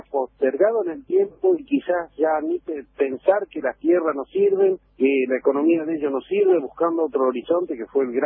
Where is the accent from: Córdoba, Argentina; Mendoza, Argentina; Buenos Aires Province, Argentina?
Córdoba, Argentina; also born or lived in Entre Ríos / Santa Fe; nací en Entre Ríos, me crié en Córdoba y Santa Fe, así que conozco el potencial de estas provincias